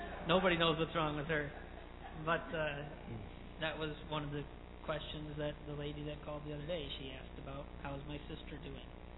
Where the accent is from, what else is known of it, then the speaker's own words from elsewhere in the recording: United States; now in Cape Verde; I think sometimes they do with us just because we're American.